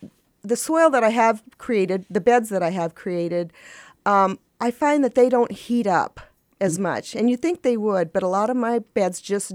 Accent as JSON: {"language": "English", "region": "Colorado", "country": "United States", "said": "I came from Colorado where it's hot and dry."}